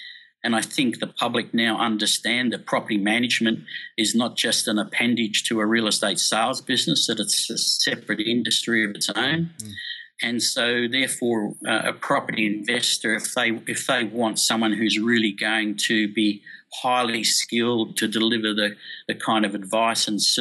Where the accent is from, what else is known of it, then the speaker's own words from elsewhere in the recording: Sydney, New South Wales, Australia; Well, certainly having Sydney as my hometown, that's the area I'm most familiar with.